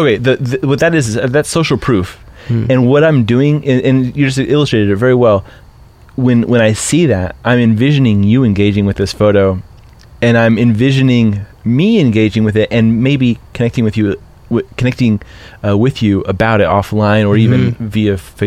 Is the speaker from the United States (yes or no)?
yes; Las Vegas, Nevada, United States; I was raised in Las Vegas.